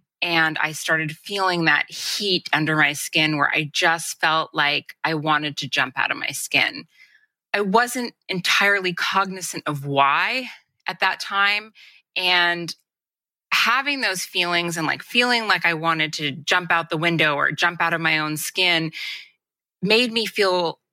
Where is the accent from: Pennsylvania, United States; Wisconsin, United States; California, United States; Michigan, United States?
California, United States; Los Angeles; I grew up in Los Angeles, in a suburb of Los Angeles, just about 10 minutes outside of LA proper.